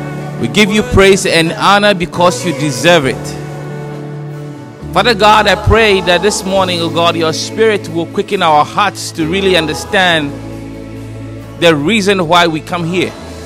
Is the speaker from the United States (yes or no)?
no; Ghana; So growing up in Ghana, I understand that concept of kingdom living.